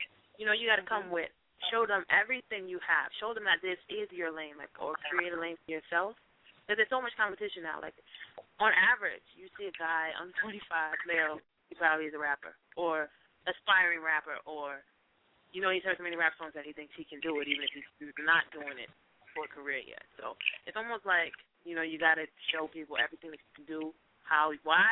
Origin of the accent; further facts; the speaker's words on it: Brooklyn, New York, United States; I'm from Brooklyn.